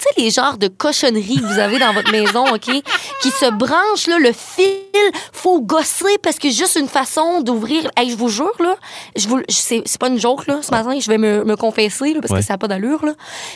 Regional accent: Amqui, Quebec, Canada; moi, je viens de Sébec, de Amqui, donc de la vallée

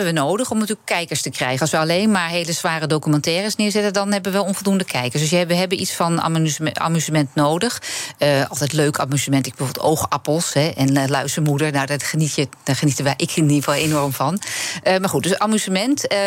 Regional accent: Amsterdam, North Holland, Netherlands; Ik ben Amsterdammer.

